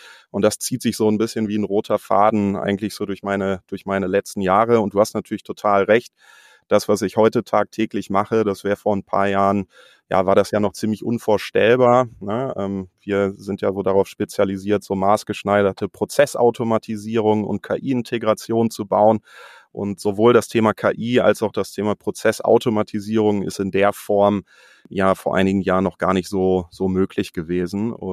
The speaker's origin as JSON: {"language": "German", "town": "Bielefeld", "region": "North Rhine-Westphalia", "country": "Germany", "said": "wir kommen alle aus Bielefeld, Michael und ich, wir sitzen sogar räumlich sehr nah beieinander hier im Pioneers Club in der Bielefelder Altstadt"}